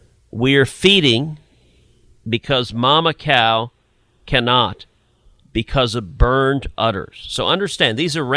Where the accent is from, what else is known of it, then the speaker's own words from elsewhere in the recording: Houston, Texas, United States; when that happened and large chunks of the Gulf Coast were underwater, my hometown, your town that you live in, Houston, much of Houston was underwater.